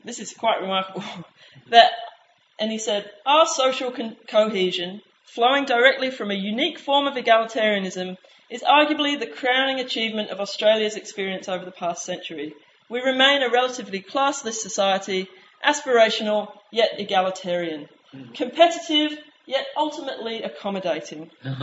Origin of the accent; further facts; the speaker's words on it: United Kingdom; And I grew up in Britain.